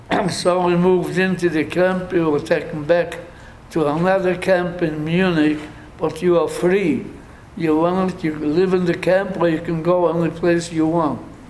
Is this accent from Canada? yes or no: no; Poland; I decided to go back to Poland, go back to my hometown, go to the house and see if anybody returned.